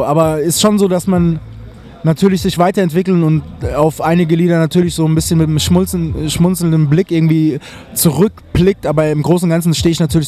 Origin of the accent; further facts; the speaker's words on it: Aschaffenburg, Bavaria, Germany; also born or lived in Heidelberg; now in Cologne, Germany; geboren 77 in Heidelberg. Ich bin aufgewachsen in Aschaffenburg, wohne in Köln